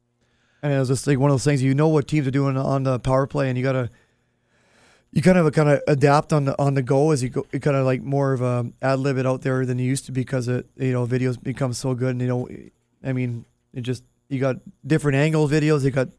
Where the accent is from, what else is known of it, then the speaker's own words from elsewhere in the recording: Canada; as a kid growing up in Canada, you don't get much better than that.